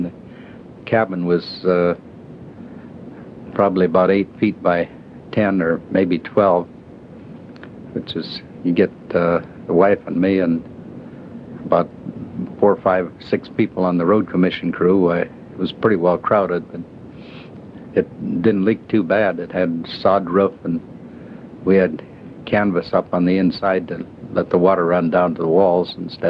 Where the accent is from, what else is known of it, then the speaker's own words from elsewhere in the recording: Everett, Washington, United States; I had a friend from my hometown of Everett